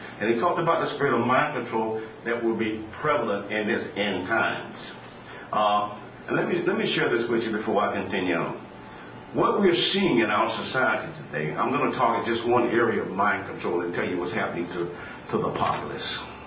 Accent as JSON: {"language": "English", "town": "Jacksonville", "region": "Florida", "country": "United States", "tie": "born or raised there", "said": "I was born and raised in Jacksonville"}